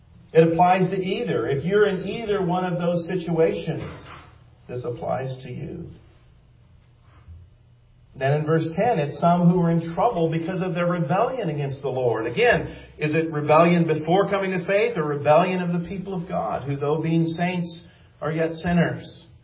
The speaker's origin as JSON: {"language": "English", "region": "Kansas", "country": "United States", "tie": "born there", "said": "I was born in Kansas. It's a good place to live where you got to go a long way before you get to any big bodies of water."}